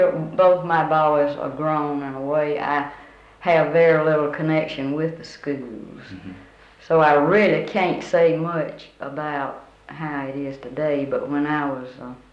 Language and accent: English; Alabama, United States; born there; I was born at Alabama in Butler County.